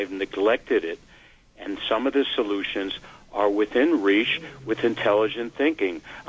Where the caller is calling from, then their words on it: Manhattan, New York, United States; From Manhattan.